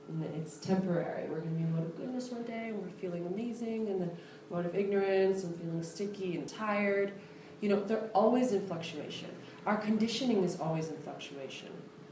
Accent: United States; also born or lived in India; very much like I was born and raised in this country.

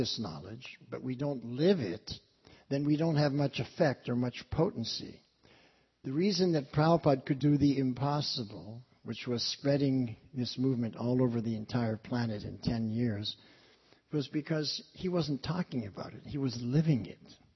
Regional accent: London, United Kingdom; born there; When I was an infant, I was born in London, and I was born during the war.

